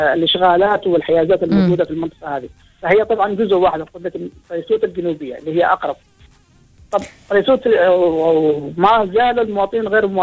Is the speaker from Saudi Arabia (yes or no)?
no; Oman; نحن كعمانيين يسكن الاب وابنائه وابناء ابنائه كلهم في بيت واحد احيانا